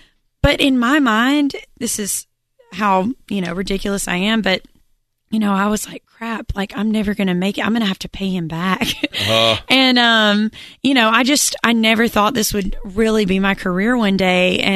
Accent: Muscle Shoals, Alabama, United States; So I'm from Muscle Shoals, Alabama, which is sounds like it's on like the bottom coast, but it's actually Northwest Alabama.

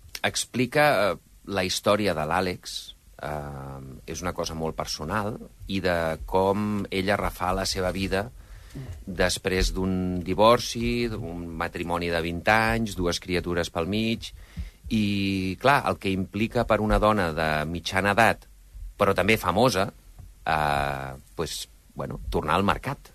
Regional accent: Catalonia, Spain; jo sóc el català del grup

